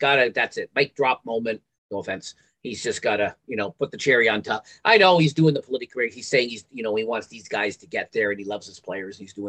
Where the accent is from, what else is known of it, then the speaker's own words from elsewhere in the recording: Canada; I'm from Canada, so it's always on TSN up here.